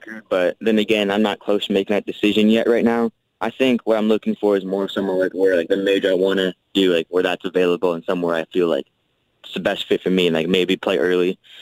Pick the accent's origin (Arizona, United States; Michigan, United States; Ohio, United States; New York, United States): Michigan, United States; DeWitt; Well, I grew up in DeWitt, Michigan, so that's like 15 minutes from Michigan State's campus.